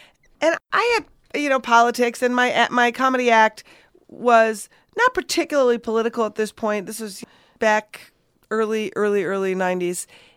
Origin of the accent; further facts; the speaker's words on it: Minnesota, United States; And for me, I grew up in Minnesota, and it was funny because I grew up with really conservative parents in the middle of what my dad called the People's Republic of Minnesota.